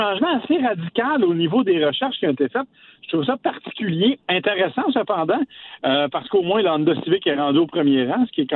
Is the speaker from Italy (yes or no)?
no; Quebec, Canada; c'est même la loi chez nous, au Québec.